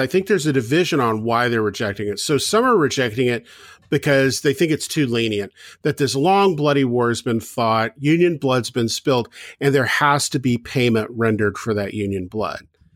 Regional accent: Southern United States, United States; I grew up in the South and kind of went through most of my K through 12 in the South.

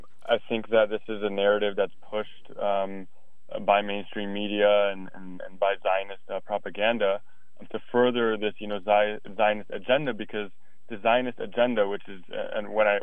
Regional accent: United States; You know, I'm a Muslim here, you know, born and raised in America, and I think that my identity as an American can fit

